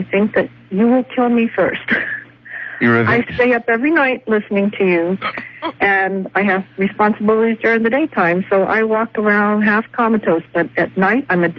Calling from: Salt Lake City, Utah, United States; Well, I'm calling you from Salt Lake City, K-Talk.

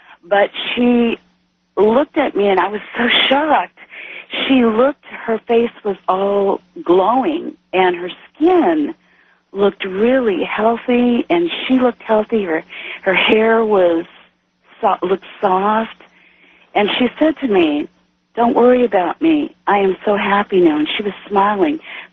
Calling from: Jonesboro, Arkansas, United States; I'm calling from Jonesboro, Arkansas.

